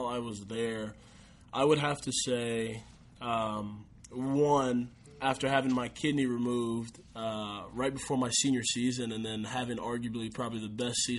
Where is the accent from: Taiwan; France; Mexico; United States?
United States; Austin, Texas; why I've been in Austin, Texas. And it's just a cool experience for me to be able to go through in my hometown.